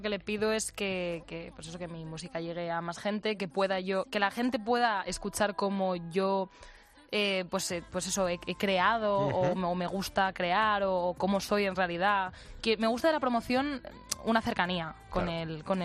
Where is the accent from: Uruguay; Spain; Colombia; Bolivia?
Spain; Barcelona, Catalonia; Barcelona.